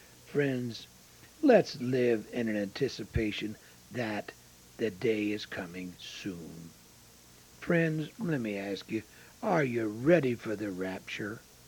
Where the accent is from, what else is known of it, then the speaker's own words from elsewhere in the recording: United States; I thank God I'm an American.